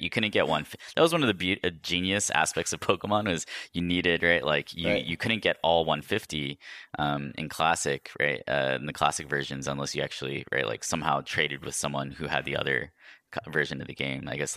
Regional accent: New York, United States; So I was born in New York and I grew up there for the most part.

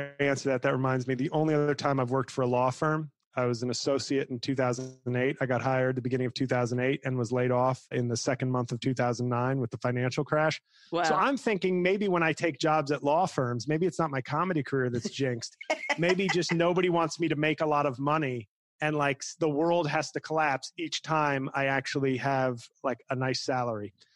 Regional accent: New York, United States; moved away as an adult; I just had to leave after 40 years of being a New Yorker.

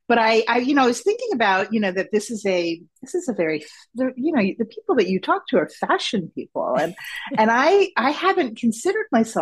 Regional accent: New Jersey, United States; also born or lived in Germany; I was born in Germany, and then my father's American, my mother's German, and then we moved to the States because my father left his post in Germany. He was in the military. And I grew up in New Jersey

